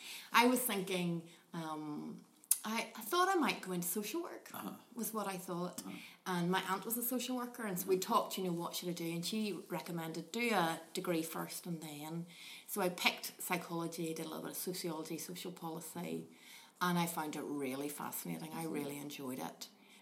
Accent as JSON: {"language": "English", "town": "Omagh", "region": "Northern Ireland", "country": "United Kingdom", "tie": "born or raised there", "said": "So I grew up in Templepatrick for the early part of my primary schooling, and then we moved to Oma with my dad's job. So finished off primary school in Oma and then went to Oma Academy."}